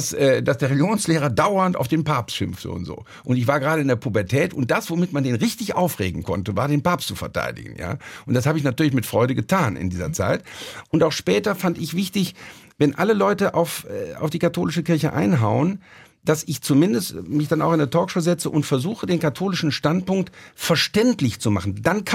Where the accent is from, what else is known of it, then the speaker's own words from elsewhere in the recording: Rhineland, Germany; bei uns im Rheinland ist der ganze Humor eine katholische Erfindung.